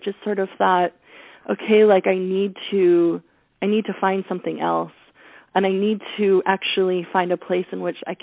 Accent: New York, United States; that also as a New Yorker, I just had to get so used to. It took me a long time to get used to this slowness.

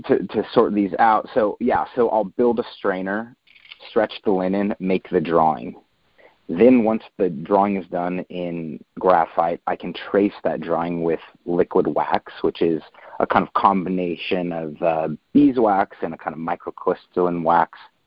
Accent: California, United States; So I grew up in Southern California as just a normal suburban middle-class kid.

